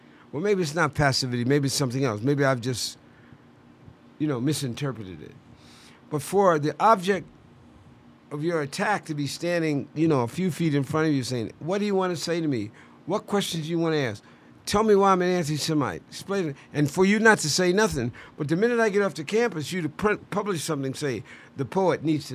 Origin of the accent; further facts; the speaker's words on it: United States; but I ain't a Nigerian. I'm an American.